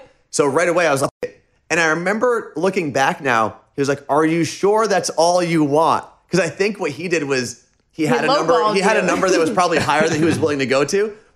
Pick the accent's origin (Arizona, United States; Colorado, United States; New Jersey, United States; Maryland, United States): New Jersey, United States; now in Seattle, United States; when we moved to Seattle, because we're both originally from New Jersey, we made it a point to make Seattle our home when we got there.